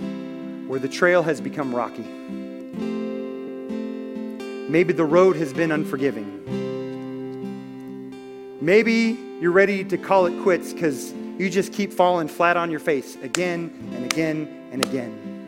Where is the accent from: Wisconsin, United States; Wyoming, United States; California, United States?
Wyoming, United States; And we're from Wyoming.